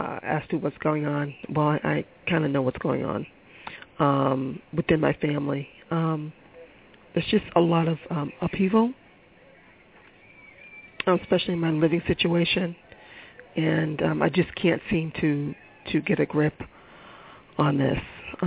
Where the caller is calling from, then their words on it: Boston, Massachusetts, United States; I'm calling from Boston.